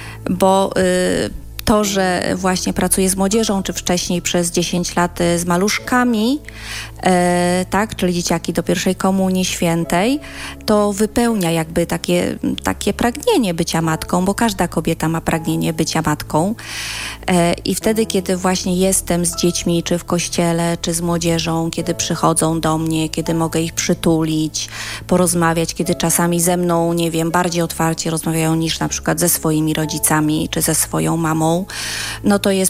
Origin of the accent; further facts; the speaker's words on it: Gdańsk, Pomeranian Voivodeship, Poland; bo ja z Gdańska pochodzę